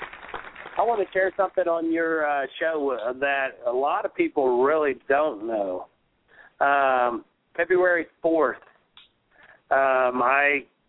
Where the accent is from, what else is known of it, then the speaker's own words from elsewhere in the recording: Ohio, United States; we are from Ohio, north